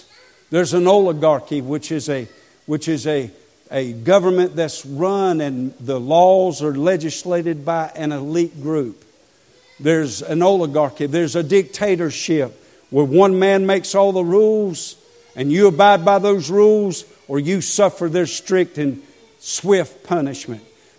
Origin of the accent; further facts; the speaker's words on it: United States; I'm an American.